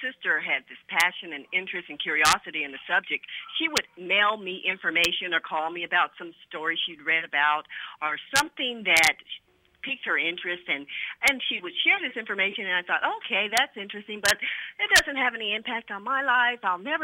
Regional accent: Kansas City, United States; moved away; And I knew I needed to leave my home town. In that time, it was Kansas City. And so I needed a new fresh start. So I moved to Dallas.

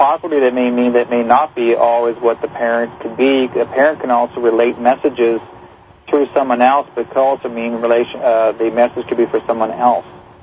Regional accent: Brandon, Manitoba, Canada; born there; I was born in Brandon, yeah.

